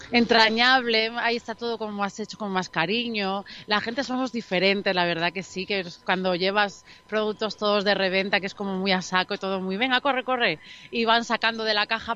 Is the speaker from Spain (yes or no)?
yes; Onil, Valencian Community, Spain; Yo vengo de Onil, Alicante